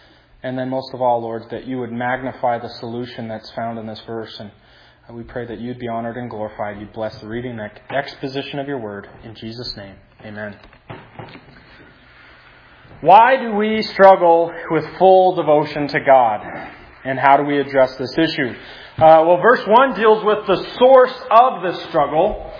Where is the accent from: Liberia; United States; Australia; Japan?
United States; Utah; Growing up in Utah